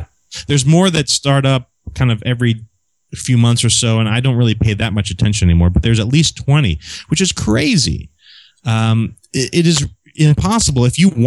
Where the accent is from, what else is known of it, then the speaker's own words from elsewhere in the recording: Cincinnati, Ohio, United States; now in Texas, United States; I'm originally from Ohio, and I'm from Cincinnati, which is a fairly conservative part of Ohio.